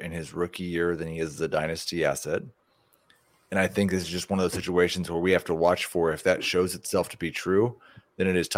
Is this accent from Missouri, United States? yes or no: yes; Kansas City, Missouri, United States; but I tell people I'm from the Kansas City area.